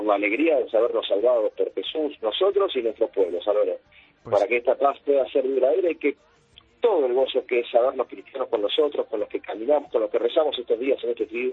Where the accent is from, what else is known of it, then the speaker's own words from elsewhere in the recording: Argentina; Estuvo en mi país, pero también estuvo En Cuba, una visita, por supuesto, histórica. Y en ambos países, en tanto en La Habana como en Buenos Aires